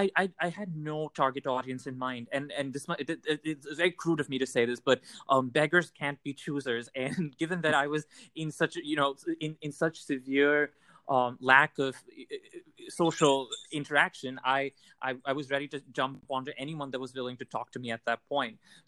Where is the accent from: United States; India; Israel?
India; moved away; I think part of it was, I was always intrigued about them, you know, growing up in India.